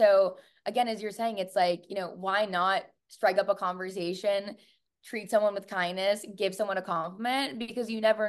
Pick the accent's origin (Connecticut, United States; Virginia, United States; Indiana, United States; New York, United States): New York, United States; New York City; someone who grew up in New York City and, you know, grew up on the Upper East Side, went to an all-girls school